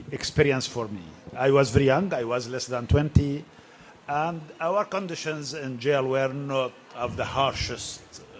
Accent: Aleppo, Aleppo Governorate, Syria; English is a second language; also born or lived in Raqqa; I was born in a village, then in Raqqa, then in Aleppo. So my life was fragmented.

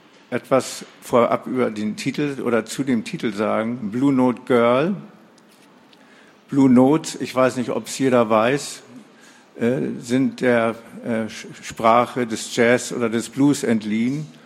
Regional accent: Hamburg, Germany; Ich komme aus Hamburg.

